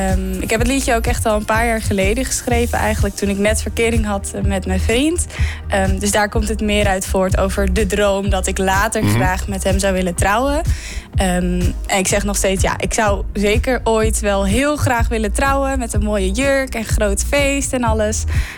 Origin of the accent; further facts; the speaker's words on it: Assen, Drenthe, Netherlands; now in Groningen, Netherlands; Ik kom zelf uit Assen. Daar ben ik geboren en opgegroeid. En toen ben ik samen met mijn vriend naar Groningen toe verhuisd.